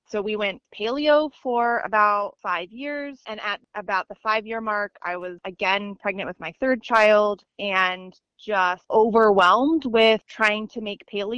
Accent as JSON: {"language": "English", "region": "Maryland", "country": "United States", "tie": "born or raised there", "said": "I grew up in Maryland"}